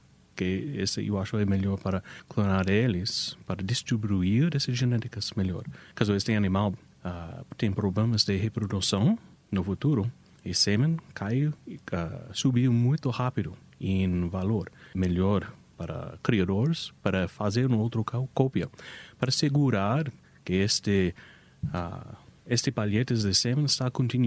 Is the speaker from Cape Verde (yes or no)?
no; United States; Portuguese is a second language; Eu sou americano, então algumas vezes é difícil para entender as frases, mas originalmente dos Estados Unidos.